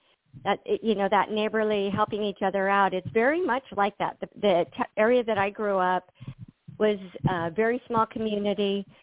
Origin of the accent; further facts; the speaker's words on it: Wyoming, United States; Yes, sir. Yes. I was born and raised in Wyoming.